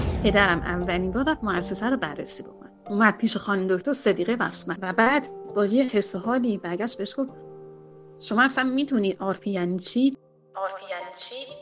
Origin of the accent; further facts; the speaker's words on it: Tehran, Tehran Province, Iran; born there; من در تهران متولد شدم